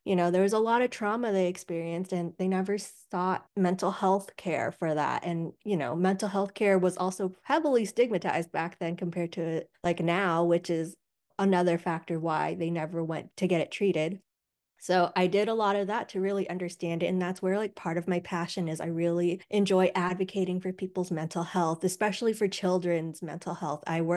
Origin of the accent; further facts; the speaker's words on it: United States; born there; So I was born here in the States, but my family members all were escaping genocide from Cambodia.